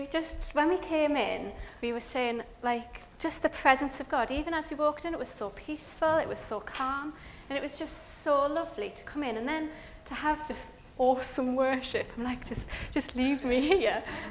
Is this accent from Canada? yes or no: no; Durham, North East England, United Kingdom; now in Wales; I'm not Welsh. I am Northern, I'm from Durham, but I've been in Wales now for 12 years, and I'm kind of feeling a little bit Welsh.